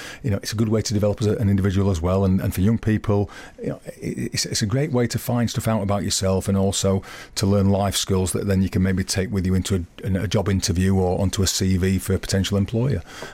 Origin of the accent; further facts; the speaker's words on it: England, United Kingdom; I suppose being English makes that ambition quite difficult to achieve